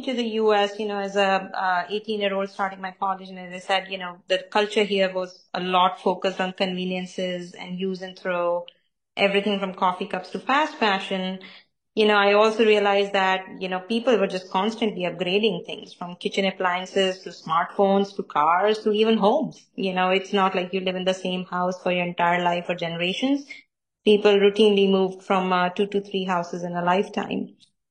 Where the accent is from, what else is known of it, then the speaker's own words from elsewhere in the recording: India; now in New York, United States; I live here now, but I actually was born and raised in India.